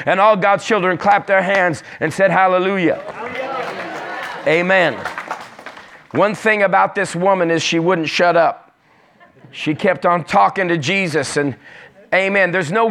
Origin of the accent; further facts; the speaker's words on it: Australia; I'm from Australia, by the way.